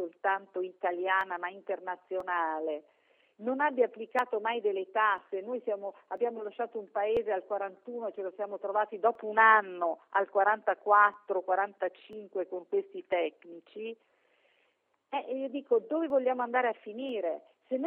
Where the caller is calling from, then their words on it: Veneto, Italy; In questo momento io le parlo da un Veneto che è sempre stato una regione traino dell'economia nazionale